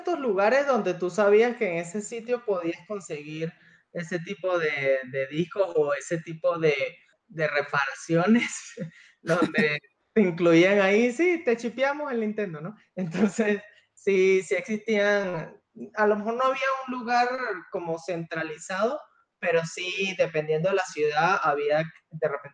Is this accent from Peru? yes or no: no; Venezuela; yo vengo de Venezuela y también usábamos ese término chipear.